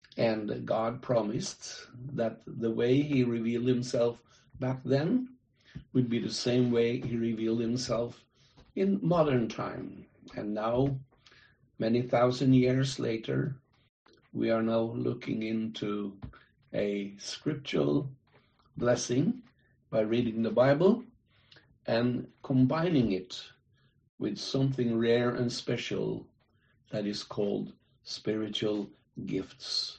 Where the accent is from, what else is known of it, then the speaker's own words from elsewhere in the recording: Norway; English is a second language; from Norway, and I'm so thankful to the Lord for him to lead and guide my life